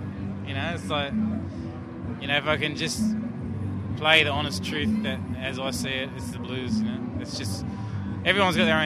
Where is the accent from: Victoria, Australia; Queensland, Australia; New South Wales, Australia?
New South Wales, Australia; Sydney; Well, I was born and bred in Sydney. My parents came over from New Zealand. They said I was conceived in New Zealand and born in Sydney, so I really am half caste now.